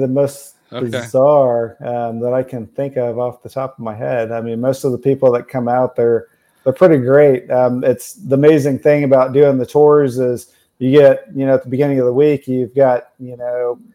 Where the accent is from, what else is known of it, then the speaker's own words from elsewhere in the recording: Central Plains, United States; And I guess I'm spoiled living in Wichita, Kansas, growing up in Tornado Alley, because there's people across the parts of the world that never get to experience the type of storms we do here in the Central Plains.